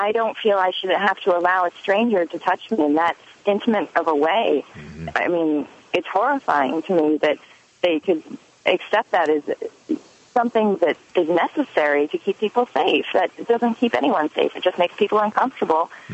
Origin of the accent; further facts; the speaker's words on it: Portland, Oregon, United States; now in Keene, United States; I'm originally from Portland, Oregon, but I moved to Keene, New Hampshire to join the Free State Project